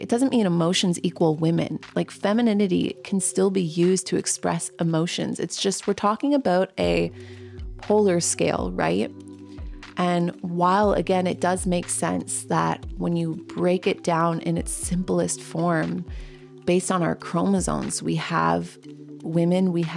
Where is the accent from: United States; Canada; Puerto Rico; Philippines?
Canada; growing up, I had to learn French Canadian because I am a Canadian, and I learned some French. I'm not very good at it